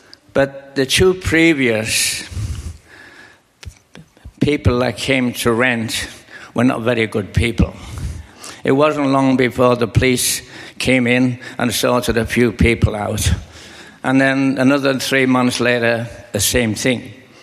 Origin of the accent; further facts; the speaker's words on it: Liverpool, North West England, United Kingdom; I was born in Liverpool, and I was 13 years of age when the Second World War started. The city of Liverpool, like many cities in Britain, was bombed and smashed to smithereens. I lived through that as a teenager.